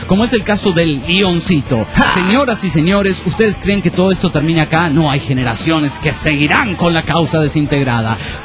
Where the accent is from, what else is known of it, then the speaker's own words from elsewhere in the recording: Lima, Peru; de Lima, Perú.